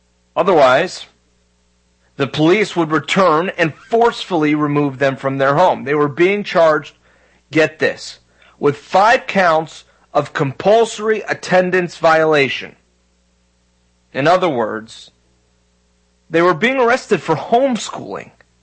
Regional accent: Florida, United States; here in my home state of Florida

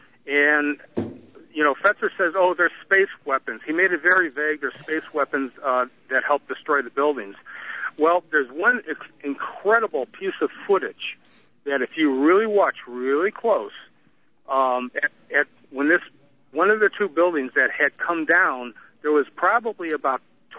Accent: Arkansas, United States; I'm from Arkansas. Guy from Arkansas.

